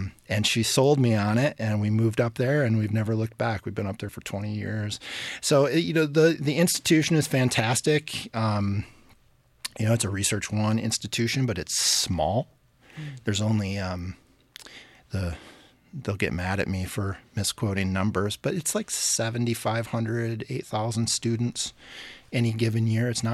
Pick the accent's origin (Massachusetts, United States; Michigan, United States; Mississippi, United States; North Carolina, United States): Michigan, United States; Coral; I grew up in Michigan. I grew up in Montcalm County, which is the dead center of the mitten, about 55 miles northeast of Grand Rapids, outside of a little community called Coral, little farming community